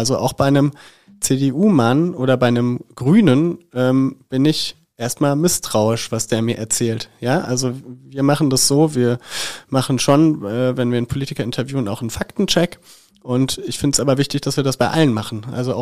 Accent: East Germany, Germany; ist ja für mich als Ossi eigentlich schon ein exotischer Vorgang.

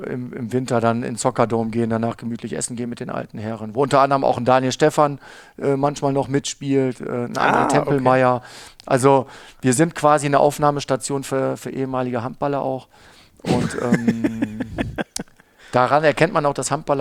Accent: Büttgen, North Rhine-Westphalia, Germany; also born or lived in Neuss; Büttgen liegt quasi, um für dich einfach zu halten, ziemlich genau zwischen Düsseldorf und München-Gladbach

